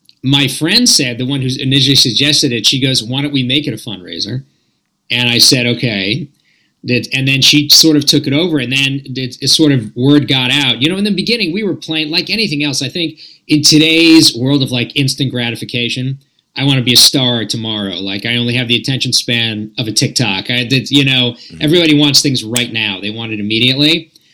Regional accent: United States; also born or lived in Israel; my brother and I were born there. We moved back when I was very little. So culturally, I'm American, but I have citizenship of both countries.

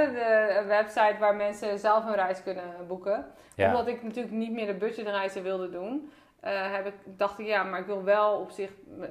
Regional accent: Netherlands; Want als Nederlander zijn we toch heel erg gefocust op zelf reizen boeken.

